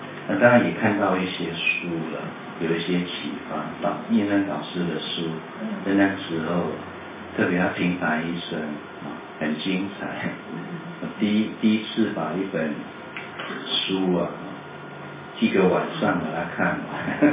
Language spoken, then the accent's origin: Chinese; Taipei, Taiwan; born there; 我可以透露年纪，我1973年在台北出生